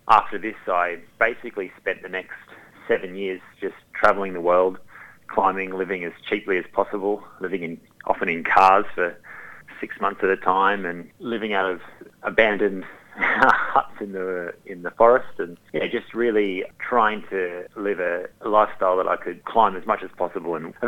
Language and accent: English; Tasmania, Australia; also born or lived in Israel; I was born in Israel and I came to Australia when I was very young. I grew up in Tasmania. I had a bar mitzvah here in Tasmania.